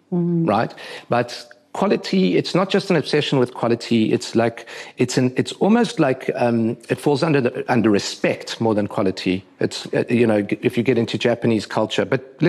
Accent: Durban, KwaZulu-Natal, South Africa; also born or lived in Cape Town; it's so much Durban as it is because, you know, I was living in Cape Town by then, but it's more about growing up in South Africa or Africa for that matter that is very beneficial.

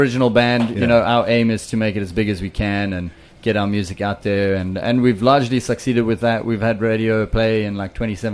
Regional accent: Johannesburg, Gauteng, South Africa; No, we're from Joburg.

